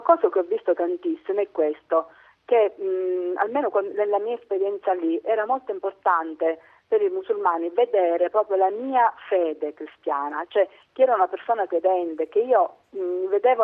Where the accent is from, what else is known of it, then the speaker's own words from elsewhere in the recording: Sicily, Italy; Che come siciliana